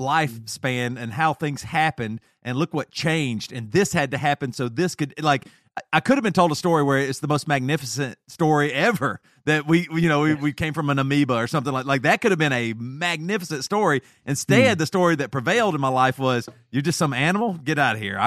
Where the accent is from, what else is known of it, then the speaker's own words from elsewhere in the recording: South Carolina, United States; I grew up in South Carolina, very Southern, very fundamentalist Christian.